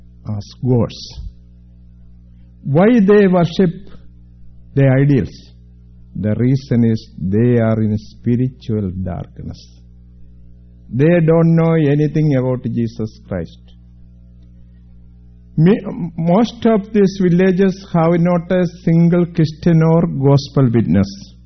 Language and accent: English; India; first language Malayalam; English is a second language; from India. My mother tongue is Malayalam. I am hoping that you can understand my English.